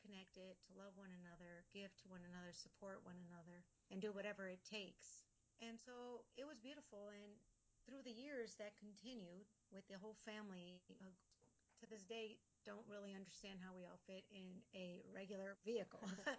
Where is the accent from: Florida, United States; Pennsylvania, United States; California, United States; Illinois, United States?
Illinois, United States; Chicago; I am a firstborn generation American, born to parents from Mexico, who became naturalized citizens, came over to the States to work and to improve their family life.